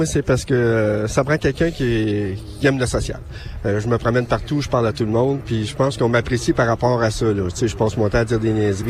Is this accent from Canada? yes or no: yes; Rouyn-Noranda, Quebec, Canada; Moi, je viens de l'Abitibi-Témiscamingue. J'étais de Rouyn-Noranda. Je suis débarqué ici pour des raisons personnelles avec ma conjointe.